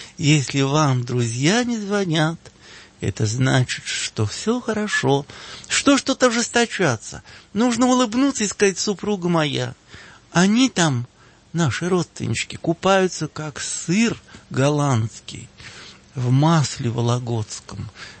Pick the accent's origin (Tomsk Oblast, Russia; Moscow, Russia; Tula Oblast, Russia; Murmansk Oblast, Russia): Moscow, Russia; Я сам, как старый москвич, старый, потому что уже возраст, почти что 80-летний